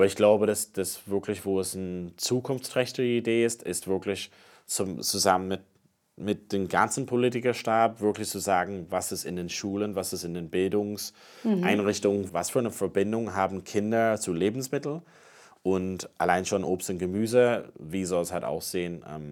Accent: Ireland; now in Germany; Ich komme ja aus Irland und ich bin gerne dann auch zu Hause bei meiner Mutter, mit meiner Familie und so.

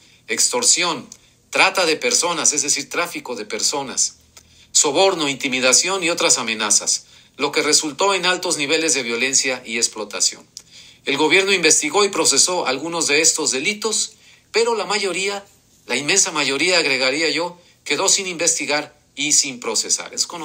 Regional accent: Mexico; tener plena conciencia como mexicanos de la situación de violencia y de deterioro de los derechos humanos que vivimos en el país

